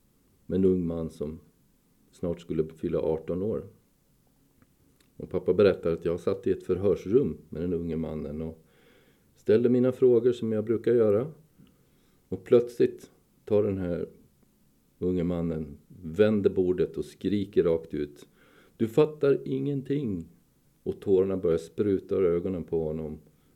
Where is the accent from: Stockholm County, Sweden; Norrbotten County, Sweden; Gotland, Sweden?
Gotland, Sweden; Visby; Jag är uppvuxen i Visby, en relativt trygg familj och har en bra, vacker miljö på alla sätt.